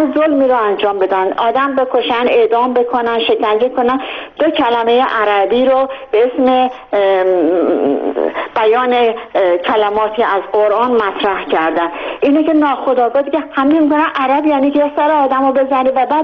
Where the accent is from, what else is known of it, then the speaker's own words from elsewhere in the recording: Ahvaz, Khuzestan, Iran; من خودم خوزستانی هستم و تمام تا 18-19 سالگی در اهواز بزرگ شدم و تابستونا ما برای فرار از گرمای خوزستان به تهران می اومدیم.